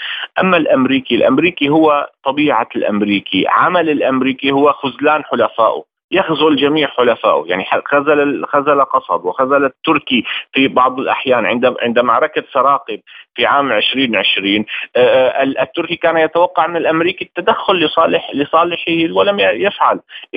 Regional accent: Syria; على حياتنا كسوريين.

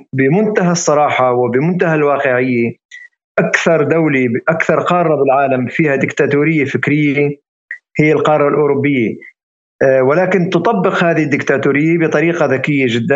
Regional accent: Syria; now in Europe; لنظل نسمع رأينا كشعب عربي، كإنسان سوري، كمثقف عربي

